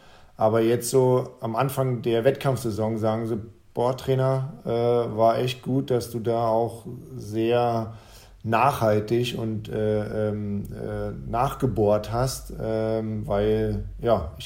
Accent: East Germany, Germany; Ja, also ich bin ja im Osten groß geworden

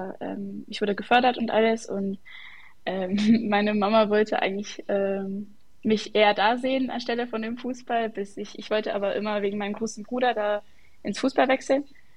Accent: Steinhausen, Zug, Switzerland; also born or lived in Cham; Ich bin in Cham geboren, habe auch eine Weile da gelebt, aber eher als ich ganz, ganz klein war. Aufgewachsen bin ich dann in Steinhausen, das ist in Zug.

